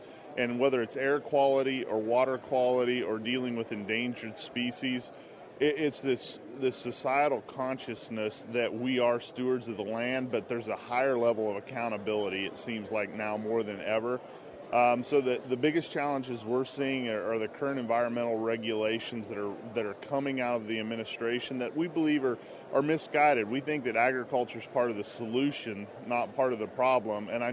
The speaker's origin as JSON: {"language": "English", "region": "Kansas", "country": "United States", "moved": "yes", "lives_now": "Colorado, United States", "said": "Actually, I'm originally from Kansas. I've been in Colorado for about 11 years, and it is a great state and great people."}